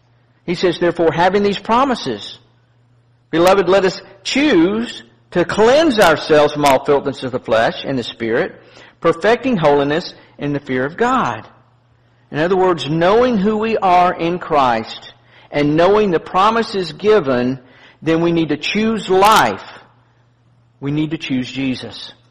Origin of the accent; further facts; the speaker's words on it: the South, United States; I mean, you know, I'm down from the South. We don't have all them big words.